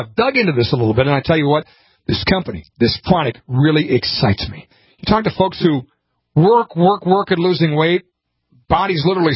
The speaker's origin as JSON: {"language": "English", "town": "Montevideo", "region": "Minnesota", "country": "United States", "tie": "born or raised there", "said": "It's in southwest Minnesota for folks that don't know. And it's my old stomping grounds. Montevideo, my hometown."}